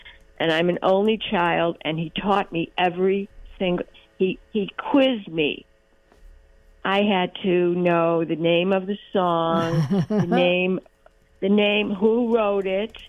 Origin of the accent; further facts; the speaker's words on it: Chicago, Illinois, United States; now in Sawyer, United States; I'm in Sawyer, Michigan. I'm a Chicagoan, but this is a place where people retire.